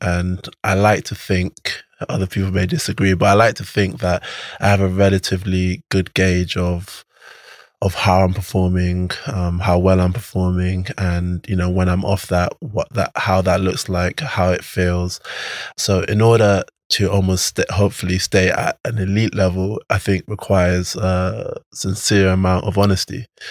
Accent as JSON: {"language": "English", "region": "London", "country": "United Kingdom", "tie": "born or raised there", "said": "Yeah, I grew up in North London. I've never lived in Nigeria."}